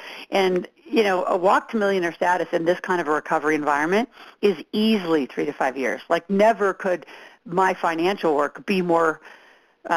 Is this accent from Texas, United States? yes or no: no; Mead, Nebraska, United States; I grew up in Mead, Nebraska. Can you believe it? It's outside of Wahoo, Fremont.